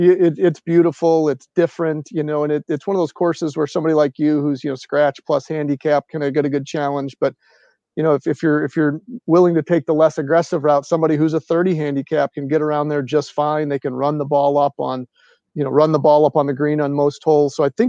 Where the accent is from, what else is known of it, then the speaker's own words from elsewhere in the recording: Midwest, United States; growing up in the Midwest and, you know, mostly tree line